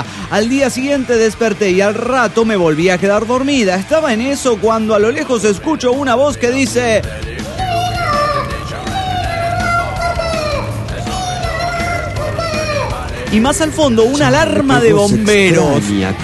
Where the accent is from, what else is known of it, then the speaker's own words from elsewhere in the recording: Toluca, State of Mexico, Mexico; de Toluca, México.